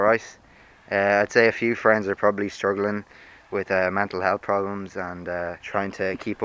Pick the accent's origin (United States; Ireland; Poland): Ireland; Ulster; I'm 17 years old and I'm from Cavan and I'm doing the leaving cert this year.